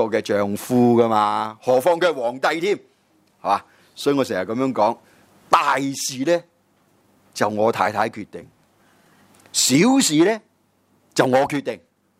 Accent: Guangdong, China; 我哋广东人都讲啦

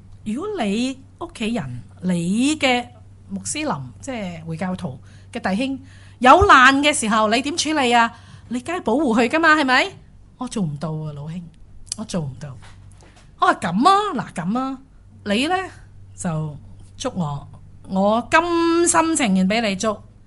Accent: China; 咁咧就我初初就以为咧，我应该可以咧系避免得过，因为咧我系中国人

